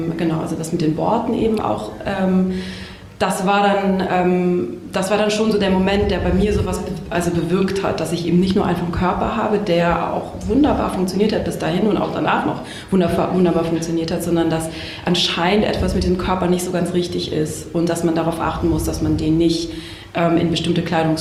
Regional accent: Baden-Württemberg, Germany; Aus Süddeutschland, aus einem kleinen Dorf am Fuße der Schwäbischen Alb.

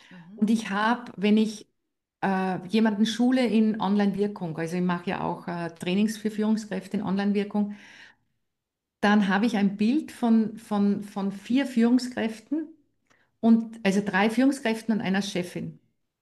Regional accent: Salzburg, Austria; Ich bin ja aus Salzburg

